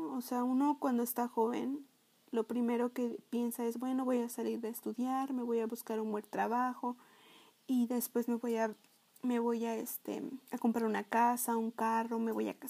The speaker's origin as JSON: {"language": "Spanish", "country": "Mexico", "said": "tengo 29 años, soy mexicana"}